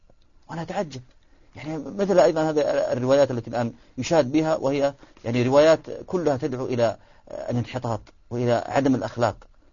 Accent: Saudi Arabia; ممنوع دخولها عندنا في السعودية

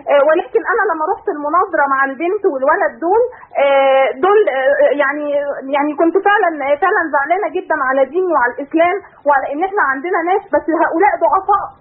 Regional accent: Egypt; انا بنت مصريه مسلمه

